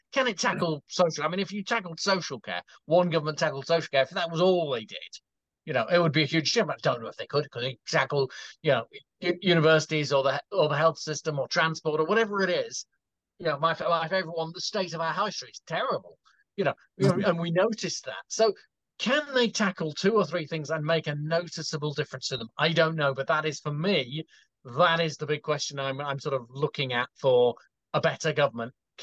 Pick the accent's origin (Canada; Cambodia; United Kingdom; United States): United Kingdom; London; because I'm from London